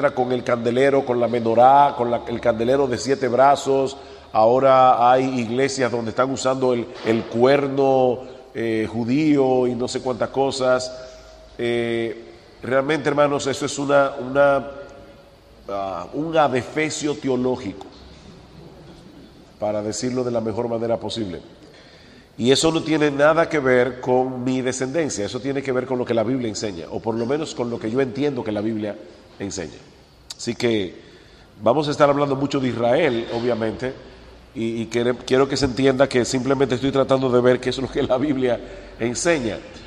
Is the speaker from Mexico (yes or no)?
no; Dominican Republic; yo soy palestino de nacional, no de nacional, yo soy dominicano, pero soy palestino de descendencia.